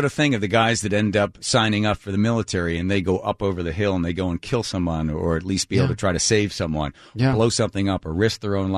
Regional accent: Chicago, Illinois, United States; now in Seattle, United States; I'm from Chicago, been here for 10 years, and I feel like I'm in a snail race every day.

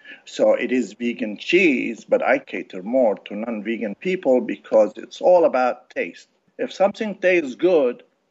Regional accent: Casablanca, Casablanca-Settat, Morocco; also born or lived in France; now in United States; I was raised in Casablanca and France. My parents are Lebanese, and I've been in this country for over 40 years.

